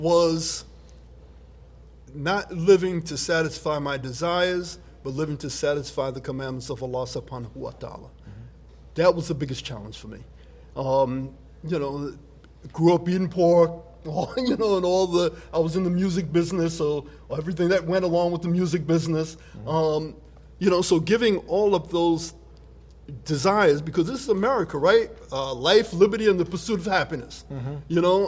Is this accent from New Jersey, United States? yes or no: no; New York, United States; now in Miami, United States; And it wasn't until I came down here, because I grew up in New York. I came down here.